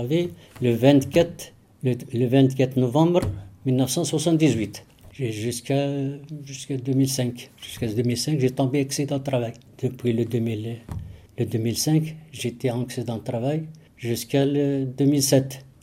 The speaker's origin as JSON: {"language": "French", "country": "Morocco", "second_language": "French", "moved": "as an adult", "lives_now": "France", "said": "Je suis de nationalité marocaine. Je viens de Maroc, ici en France, pour travailler, pour gagner la vie."}